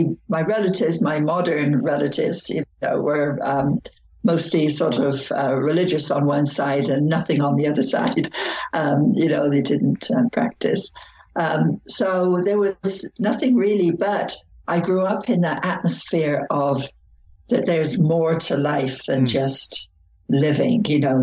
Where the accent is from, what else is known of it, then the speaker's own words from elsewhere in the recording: Bristol, South West England, United Kingdom; I was born in Bristol, England, which is right slap bang in the middle of Celtic Southwest.